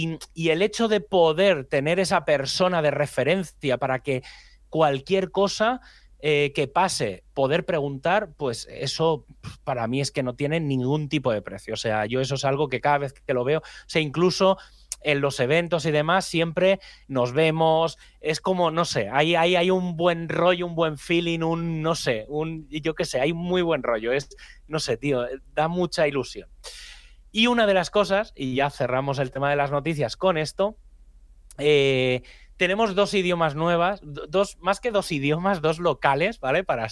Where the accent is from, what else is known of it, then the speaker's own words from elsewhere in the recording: Catalonia, Spain; pero yo soy catalán, ¿vale? Entonces no tengo el acentillo pillado.